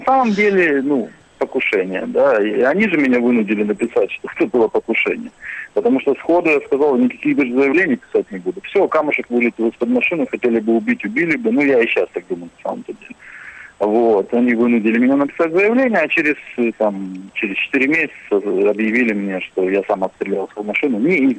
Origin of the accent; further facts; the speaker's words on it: Ukraine; moved away; В 2012 году, в январе, я ушел из Украины, вот, и в марте получил полный статус беженца в Евросоюзе.